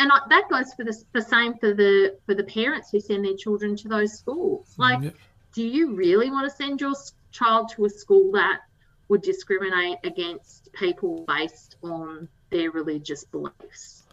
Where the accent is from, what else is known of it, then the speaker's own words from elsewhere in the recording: New South Wales, Australia; now in Tasmania, Australia; whereas, you know, I grew up in New South Wales.